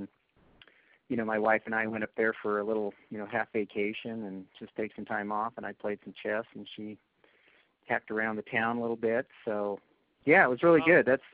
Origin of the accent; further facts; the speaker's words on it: Fort Collins, Colorado, United States; Yeah, I'm from Fort Collins and kind of grew up in this area, Colorado native, and went to schools here in Fort Collins and Windsor and Greeley.